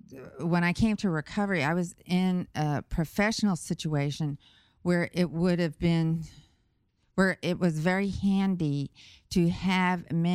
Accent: Brooklyn, New York, United States; I'm originally from Brooklyn, so I talk with my hands

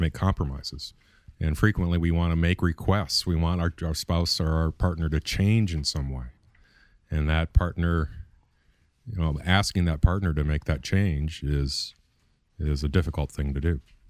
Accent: Austin, Texas, United States; I'm a sex and love addict. I'm from Austin, Texas.

